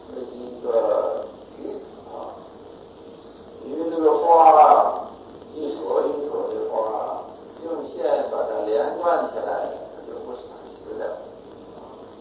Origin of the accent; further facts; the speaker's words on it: China; 这个经是我们中国人的圣人说的一部作成的经